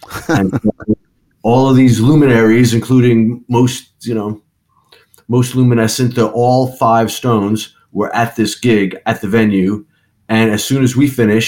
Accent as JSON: {"language": "English", "region": "New York", "country": "United States", "said": "We're from New York. We have nowhere to live, but everyone will regret they don't take care of it."}